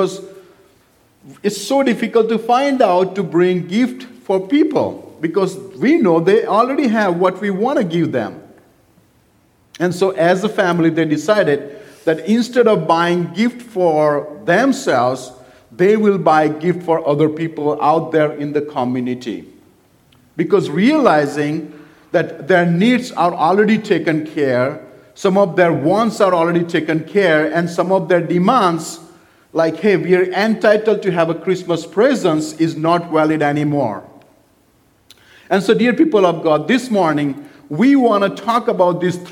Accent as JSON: {"language": "English", "country": "India", "said": "Oh, we're all Indian. We all eat Indian food all the time."}